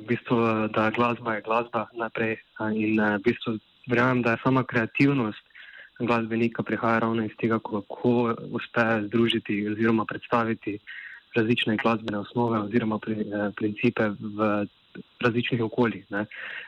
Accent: Drava, Slovenia; pa prihaja iz mojih domačnih krajev, torej iz iz okolice Ptuja

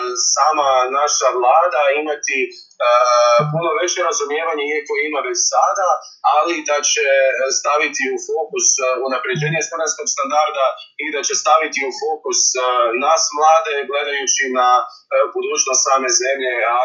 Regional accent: Croatia; najveća moć leži kod nas u Hrvatskom saboru

